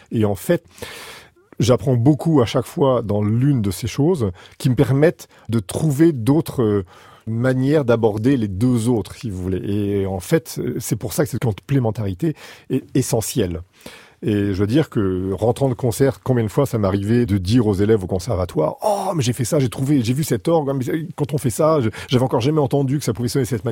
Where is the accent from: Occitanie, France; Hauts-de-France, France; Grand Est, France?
Hauts-de-France, France; Boulogne-sur-Mer; born there; je suis né à Boulogne-sur-Mer en 1962 et je suis organiste.